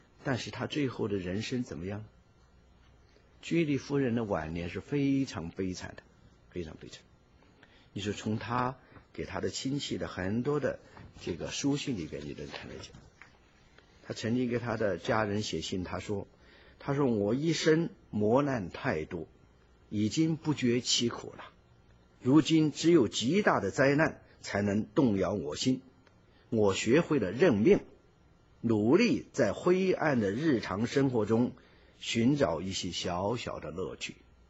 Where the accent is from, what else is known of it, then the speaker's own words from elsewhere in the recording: China; 我们中国人是比较上进啊，我们中国人勤劳勇敢